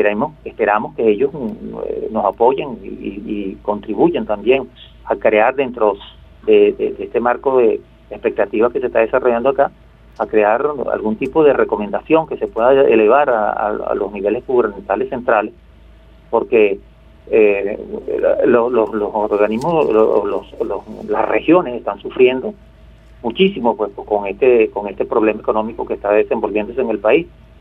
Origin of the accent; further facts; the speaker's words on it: Valencia, Carabobo, Venezuela; also born or lived in Barquisimeto; yo soy de origen barquisimetano, por cierto, pero claro, yo me fui muy joven a Valencia y hoy en día, pues, evidentemente que soy más valenciano que barquisimetano.